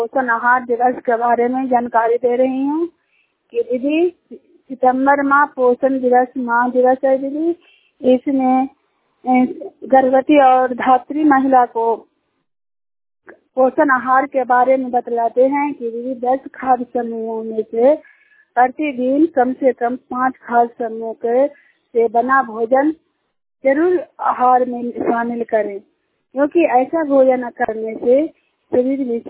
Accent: Hilsa, Bihar, India; हिलसा प्रखंड नालंदा जिला का रहने वाली हूँ।

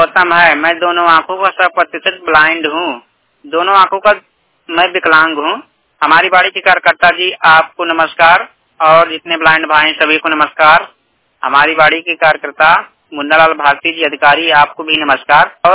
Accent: Basti, Uttar Pradesh, India; मैं दोनों आंख का विकलांग हूँ और उत्तर प्रदेश मूल निवासी जिला बस्ती का रहने वाला हूँ और क्षेत्र अपना डाल देता हूँ, ग्राम रामनगर कठौतिया के निवासी हूँ मैं।

